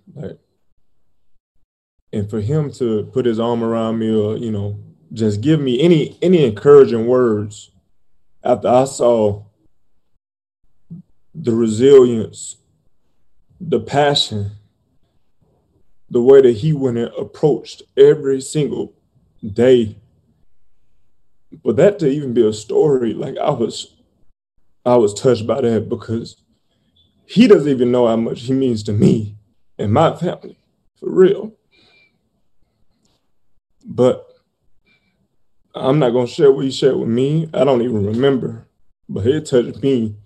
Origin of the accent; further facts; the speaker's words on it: Bessemer, Alabama, United States; I don't understand the impact that him and a lot of other quarterbacks had on me as a quarterback growing up in Bessemer, Alabama.